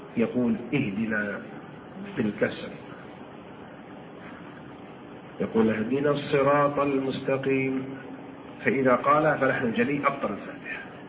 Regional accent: Saudi Arabia; وهو شيخ القراء فيما أعلم عندنا في المملكة العربية السعودية

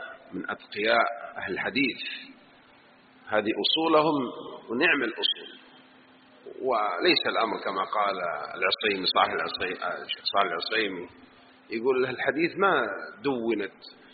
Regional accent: Jeddah, Makkah Province, Saudi Arabia; طيب أنت شوف الآن السيارة اللي يسمونها عندنا بالحجاز بجدة

